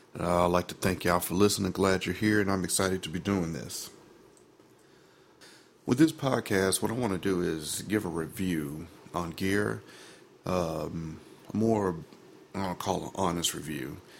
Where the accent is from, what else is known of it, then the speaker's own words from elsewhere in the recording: Memphis, Tennessee, United States; also born or lived in Germany / Virginia / Louisiana; now in Nashville, United States; Nothing against Memphis. I mean, I love Memphis. That's my hometown.